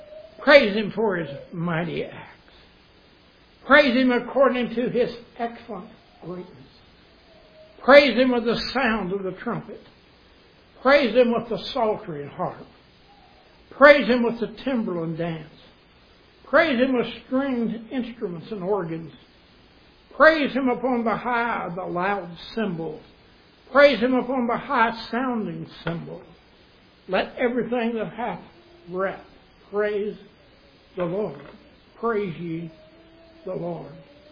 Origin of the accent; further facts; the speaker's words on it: Arkansas, United States; now in Alaska, United States; We don't see that much here in Alaska. Back where I grew up in Arkansas, you'd see the lightning flash